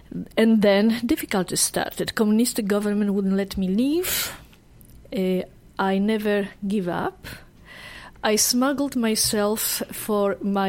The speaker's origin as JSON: {"language": "English", "town": "Warsaw", "region": "Masovian Voivodeship", "country": "Poland", "second_language": "English", "said": "Imagine Warsaw, Poland. I am from the Polish family of scientists, writers, political leaders, military heroes."}